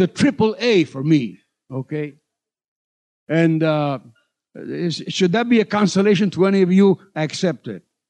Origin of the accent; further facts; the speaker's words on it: Puerto Rico; born there; I was born in Puerto Rico of missionary parents.